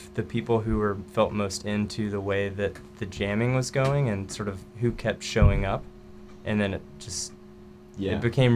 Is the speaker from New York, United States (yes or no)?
no; Birmingham, Alabama, United States; going down through Kentucky and going to my hometown in Birmingham, Alabama